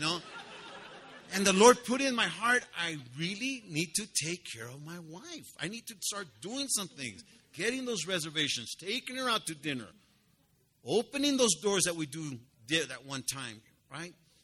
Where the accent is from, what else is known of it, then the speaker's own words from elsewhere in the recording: Los Angeles, California, United States; and I was raised in East L.A., okay? I was born and raised in East L.A., just like the song, but it's true. I was born in General Hospital, room number 102.